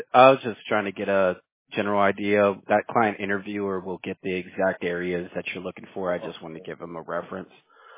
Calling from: Houston, Texas, United States; I'm out of Houston, Texas.

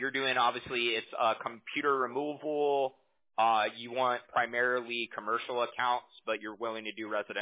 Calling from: Costa Mesa, California, United States; We're from Costa Mesa, California.

